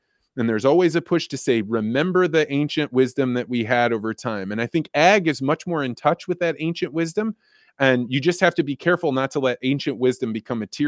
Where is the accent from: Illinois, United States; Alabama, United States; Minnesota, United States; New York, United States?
Illinois, United States; Eureka; I grew up in Eureka, Illinois.